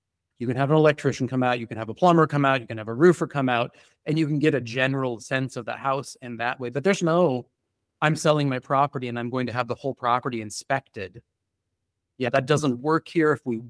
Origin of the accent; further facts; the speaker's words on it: United States; moved away as an adult; I mean, I'm an American.